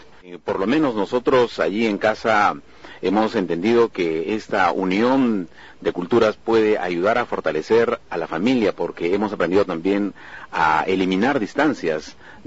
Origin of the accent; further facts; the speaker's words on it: Peru; como peruano, cuando algo le pasa a Argentina, lo sienta como mío